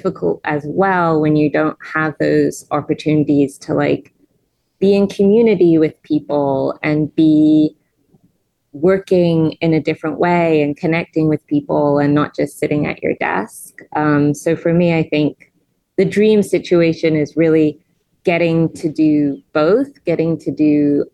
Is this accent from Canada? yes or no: no; England, United Kingdom; now in United States; I grew up in England, where we had some of those things, not to the degree that we should have. And I've lived in a lot of different places in the United States.